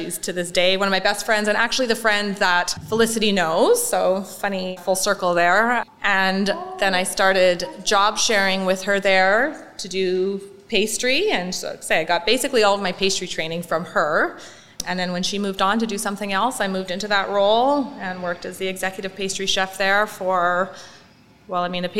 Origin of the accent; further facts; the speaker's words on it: Vancouver, British Columbia, Canada; I mean, we're both from Vancouver.